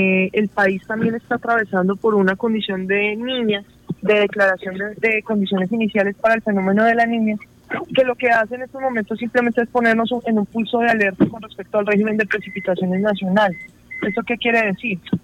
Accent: Colombia; esto refleja la calidad de vida de nosotros como colombianos

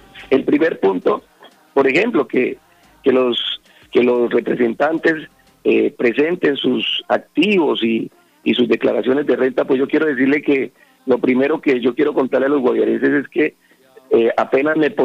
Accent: Colombia; como buen colombiano

